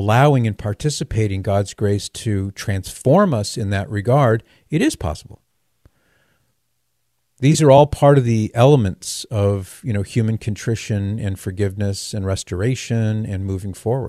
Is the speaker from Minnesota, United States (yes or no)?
no; Mission Viejo, California, United States; Let's go now to Sal in Aliso Viejo, California, right next door to where I grew up in Mission Viejo.